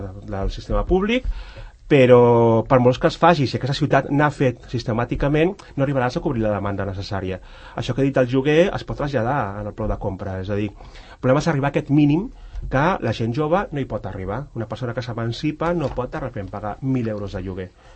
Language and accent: Catalan; Sant Cugat del Vallès, Catalonia, Spain; i em mataran els que són santcugatens, com jo, per tant, ho puc dir, som un barri de Barcelona